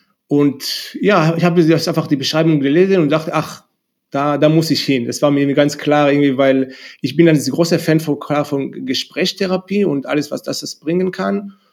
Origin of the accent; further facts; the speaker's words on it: Israel; German is a second language; also ich komme aus Israel ursprünglich und dann so ein bisschen üblicherweise war ich danach nach dem Militär in Indien